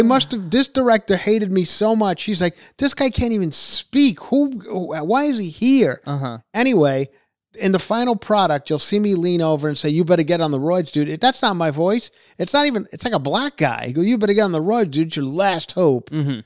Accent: New York, United States; accent: Long Island; And I, at that point, my Long Island accent was very thick.

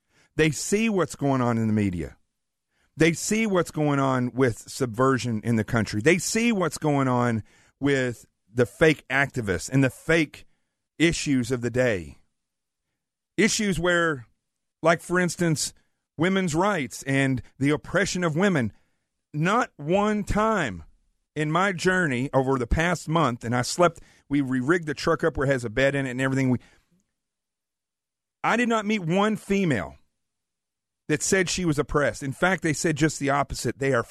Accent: Yellville, Arkansas, United States; then up to Yellville, where I grew up in the Ozarks

